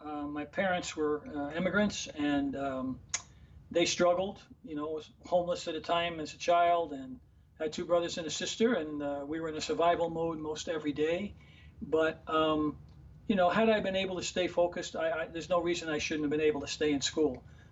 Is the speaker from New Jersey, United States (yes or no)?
no; New York City, New York, United States; in the neighborhood where I grew up in Harlem, you're in a survival mode every day.